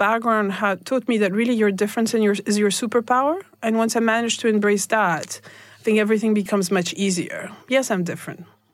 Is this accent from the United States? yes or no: no; Russia; born there; English is a second language; I was born in Russia in the 80s. My Lebanese dad was running a French business under the umbrella of the French embassy